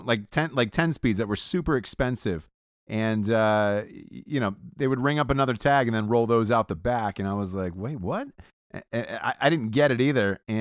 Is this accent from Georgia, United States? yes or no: yes; Atlanta, Georgia, United States; For those of you who don't know out there, from Atlanta, Georgia, originally.